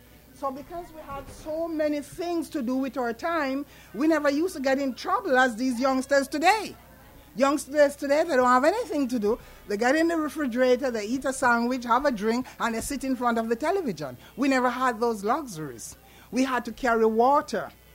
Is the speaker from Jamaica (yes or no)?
yes; Jamaica; I'm a Jamaican storyteller. I was born and raised in the country part of Jamaica. The east of Jamaica, they call it the Rio Grande Valley.